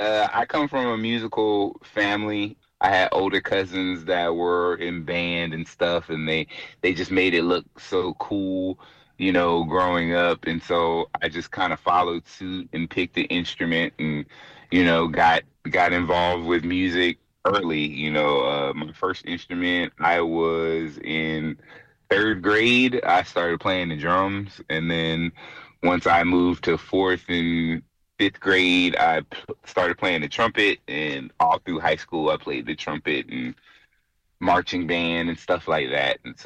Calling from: Dallas, Texas, United States; Broadcasting live from Dallas, Texas.

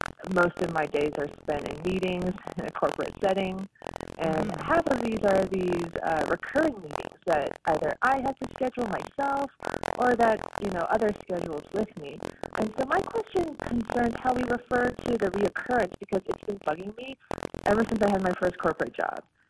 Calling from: Seattle, Washington, United States; I'm calling in from Seattle.

